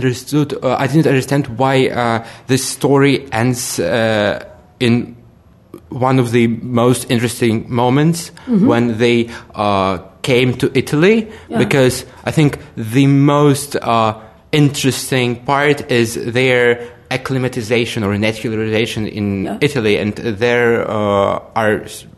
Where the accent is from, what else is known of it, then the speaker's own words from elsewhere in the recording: Ukraine; English is a second language; I'm from Ukraine.